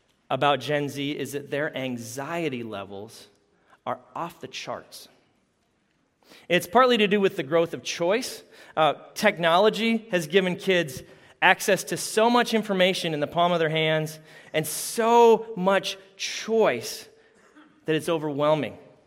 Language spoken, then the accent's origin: English; Canada; I grew up in Canada, so to be authentic, I have to say this.